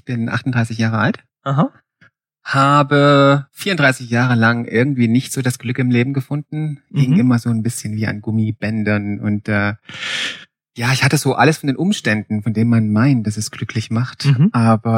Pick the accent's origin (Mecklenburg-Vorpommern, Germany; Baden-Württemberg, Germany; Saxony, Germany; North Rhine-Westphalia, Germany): Saxony, Germany; Ich komme eigentlich aus dem Erzgebirge, komme aus den Bergen, war vorher nie auf See, nie auf dem Meer.